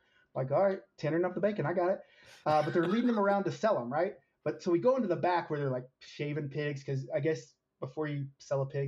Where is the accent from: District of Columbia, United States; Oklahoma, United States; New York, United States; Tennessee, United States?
Oklahoma, United States; But so I am from Oklahoma